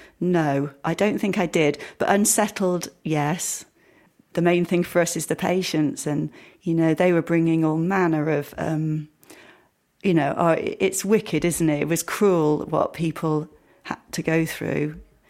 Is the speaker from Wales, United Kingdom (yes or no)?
yes; Wales, United Kingdom; also born or lived in Sheffield; I was born in Sheffield and only lived there till I was about 5 or 6, and then had a bit of a moving around the country childhood because my dad worked for the steel industry. So spent a bit of time in South Wales, then North Wales, then back to South Wales